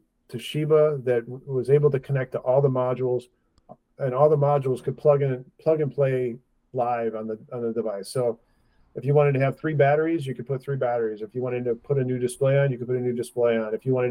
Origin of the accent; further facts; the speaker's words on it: Michigan, United States; also born or lived in Chicago; And then I'm from Michigan. I was living in Chicago. We wanted to move back to see family, so moved back here